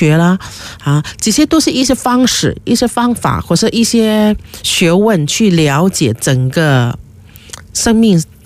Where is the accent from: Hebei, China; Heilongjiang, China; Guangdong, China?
Guangdong, China; accent: Cantonese; first language Cantonese; 我们广东话那个那个那个装啊